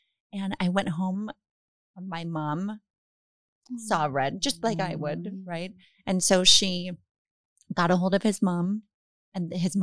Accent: Los Angeles, California, United States; also born or lived in Utah; And for me, it was really fun just growing up in LA.

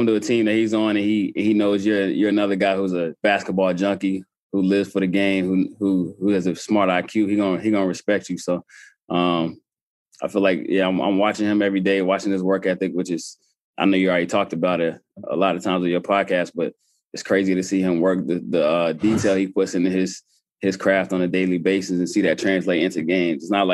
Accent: Charlotte, North Carolina, United States; Yeah, I mean, we grew up in Tobacco Row right up the street in Charlotte.

